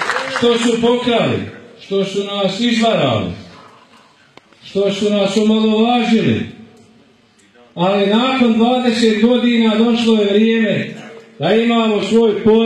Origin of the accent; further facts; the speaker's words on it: Srebrenik, Federation of Bosnia and Herzegovina, Bosnia & Herzegovina; Dolazim iz Tuzlanskog kantona. Tačnije sam iz Srebrenika